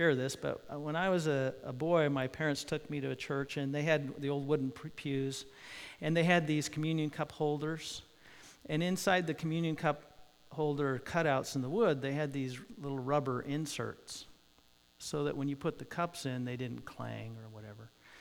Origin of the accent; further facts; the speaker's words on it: United States; And I'm an American adult.